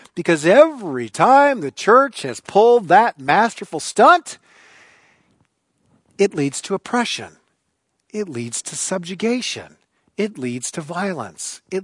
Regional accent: United States; I'm still an American. I'm still white. I'm still middle-aged.

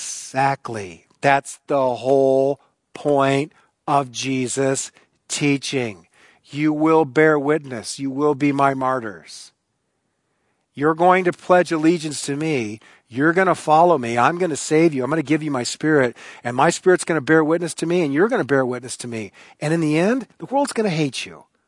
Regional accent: United States; I'm still an American. I'm still white. I'm still middle-aged.

